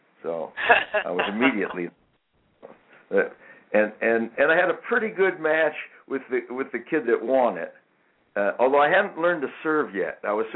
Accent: Tucson, Arizona, United States; Well, I came originally from Tucson, Arizona. I lived right next to the U of A, actually about a block away.

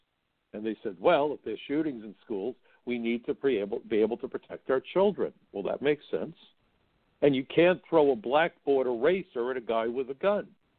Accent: the North, United States; I never understood it, but, you know, I'm from the North.

